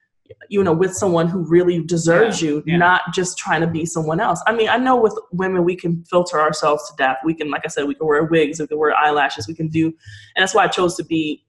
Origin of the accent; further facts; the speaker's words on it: New York City, New York, United States; I was from New York City.